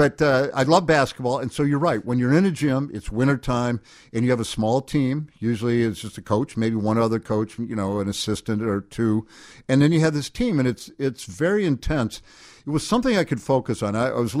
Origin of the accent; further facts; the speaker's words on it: Peoria, Illinois, United States; You know, I'm from Peoria, went to Northwestern, played football and everything, then was done.